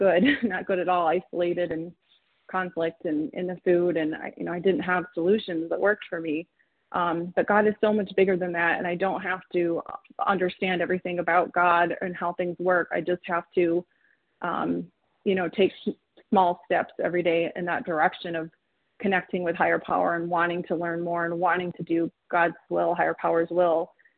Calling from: Michigan, United States; I'm from Michigan.

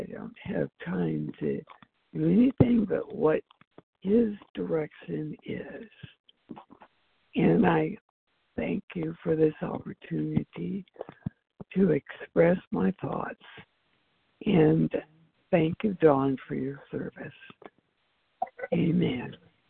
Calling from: California, United States; I'm calling from California.

